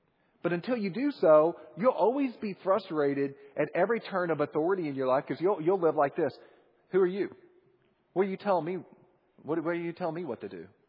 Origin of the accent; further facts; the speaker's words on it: Missouri, United States; My mother is visiting here. We're from Missouri in the Midwest.